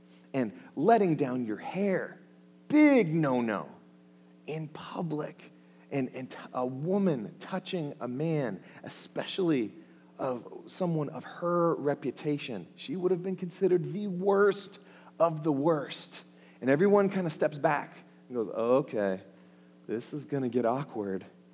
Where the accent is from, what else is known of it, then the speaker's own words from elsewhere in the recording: United States; And she assumed, because I'm from America, that I'm over the weight limit.